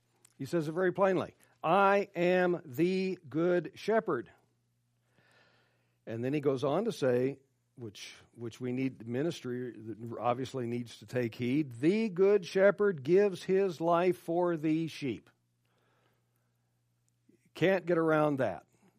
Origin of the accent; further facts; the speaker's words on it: El Paso, Texas, United States; My hometown is El Paso.